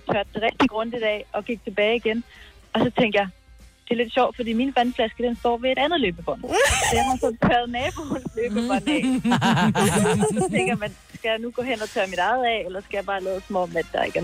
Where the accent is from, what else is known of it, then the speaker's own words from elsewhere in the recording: Amager, Capital Region of Denmark, Denmark; Fra Amager.